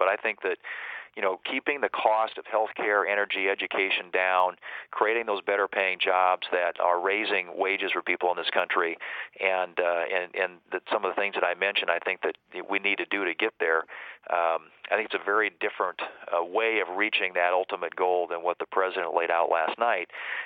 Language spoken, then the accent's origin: English; South Dakota, United States; I've talked to both Republican and Democrat small business owners in my home state of South Dakota